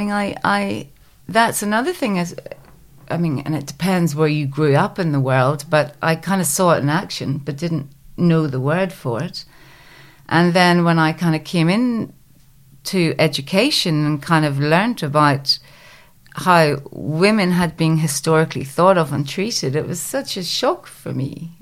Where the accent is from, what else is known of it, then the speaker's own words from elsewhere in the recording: Belfast, Northern Ireland, United Kingdom; I learned that from growing up in Belfast, where I saw women do amazing things, reach amazing heights.